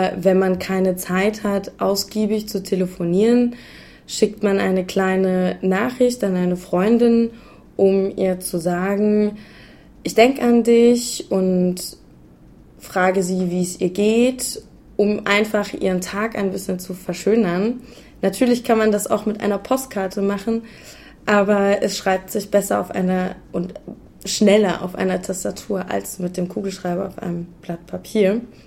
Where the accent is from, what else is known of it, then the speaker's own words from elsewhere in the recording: Germany; damit ich in Kontakt zu meinem Heimatland bleibe, mit meinem Heimatland bleibe, also mit Deutschland.